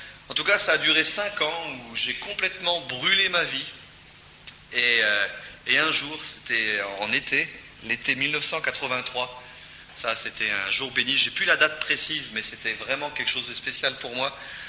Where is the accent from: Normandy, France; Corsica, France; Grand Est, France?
Normandy, France; Et comme je viens de Normandie